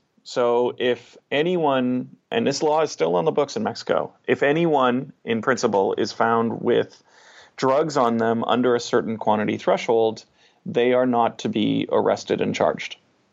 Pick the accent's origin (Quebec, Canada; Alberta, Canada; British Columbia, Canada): British Columbia, Canada; Vancouver; So I'm Canadian, and I'm from Vancouver, Canada